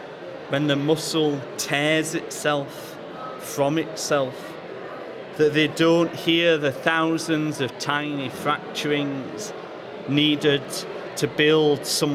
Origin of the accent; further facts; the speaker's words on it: Yorkshire and the Humber, United Kingdom; as a gay man, I have a certain perspective, but then it seemed to me that growing up in South Yorkshire in the 21st century